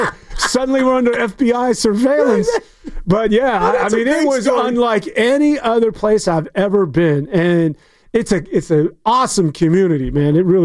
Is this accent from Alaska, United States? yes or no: no; San Francisco, California, United States; So I'm from big cities. I'm from San Francisco.